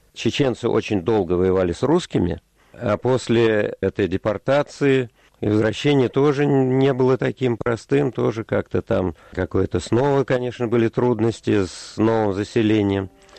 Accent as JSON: {"language": "Russian", "region": "Moscow", "country": "Russia", "said": "Ну, было видно, что мы из Москвы, что мы русские."}